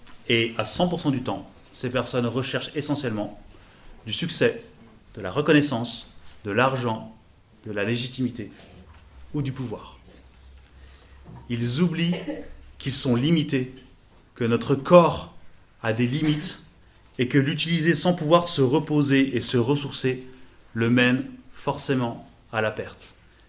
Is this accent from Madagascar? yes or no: no; South Korea; je n'ai d'origine ni de France ni de Suisse. Je suis de Corée du Sud.